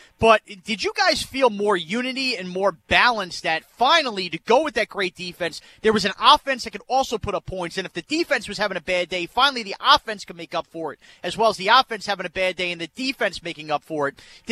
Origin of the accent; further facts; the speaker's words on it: New York, United States; a 13-year-old … growing up on Long Island was obsessed with the New York Giants